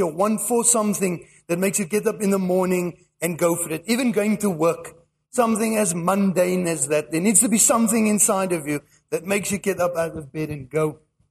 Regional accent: England, United Kingdom; And I'm English, and I had to read that a few times to understand it.

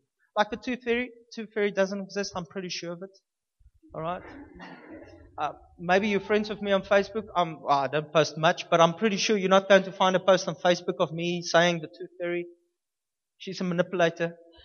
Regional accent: Upington, Northern Cape, South Africa; Go to Upington. I'm from Upington.

